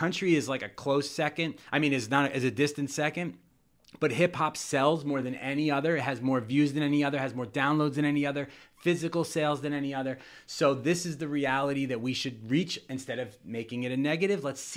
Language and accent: English; New York, United States; now in San Jose, United States; I'm from New York, and I never used to see this many homeless people as I do in San Jose.